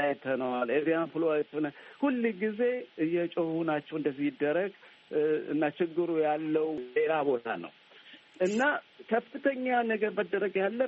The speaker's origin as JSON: {"language": "Amharic", "town": "Adama", "region": "Oromia", "country": "Ethiopia", "tie": "born or raised there", "said": "ድሮ እኔ ሰፈሬ አዳማ ልጅ ነኝ።"}